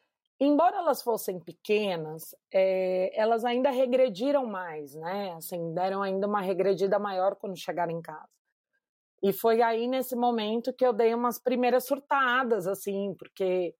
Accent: São Paulo, Brazil; moved away as an adult; now in Goiânia, Brazil; Eu sou de São Paulo, né? Moro em Goiânia há 9 anos

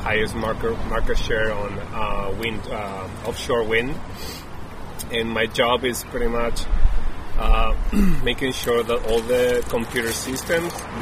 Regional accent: Spain; English is a second language; also born or lived in United States; now in Copenhagen, Denmark; I'm from Spain, and I met my lovely wife in the U.S. 8 years ago, and 1 year ago we decided to move here to Copenhagen

